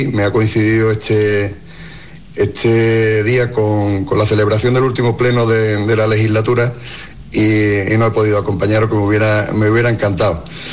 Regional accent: El Rubio, Andalusia, Spain; y a la cadena SER por elegir a mi pueblo, al Rubio, como punto de celebración de este 28 de febrero, y un abrazo muy fuerte a todos mis paisanos.

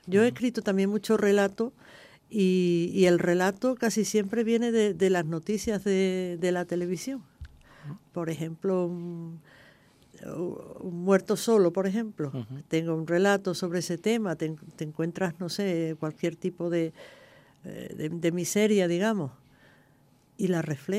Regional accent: Gilena, Andalusia, Spain; soy una mujer de Gilena, de 62 años

